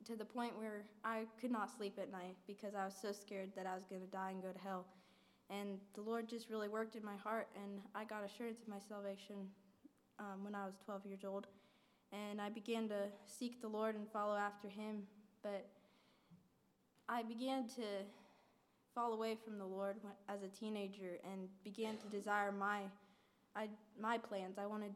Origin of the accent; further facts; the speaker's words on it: Illinois, United States; I'm from Illinois. And I also had the great opportunity to grow up in a Christian home.